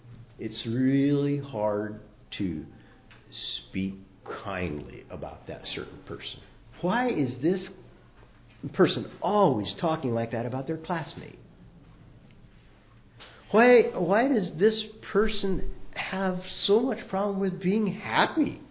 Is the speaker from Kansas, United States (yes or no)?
yes; Kansas, United States; I used to do quite a bit of hunting. I grew up in Kansas.